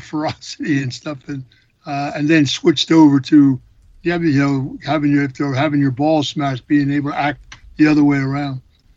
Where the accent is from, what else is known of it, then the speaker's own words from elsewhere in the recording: Philadelphia, Pennsylvania, United States; like when I was a kid and we were raised in Philadelphia, we never locked our front door.